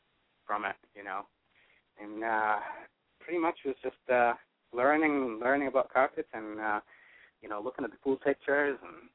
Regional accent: Egypt; you know, I'm originally from Egypt, so, like, we were naming a lot of the stuff, you know, ancient Egyptian names

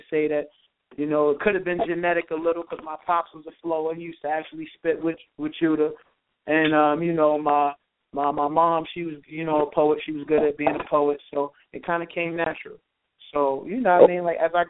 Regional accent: Mount Vernon, New York, United States; also born or lived in White Plains; I'm from Mount Vernon. I was born in White Plains.

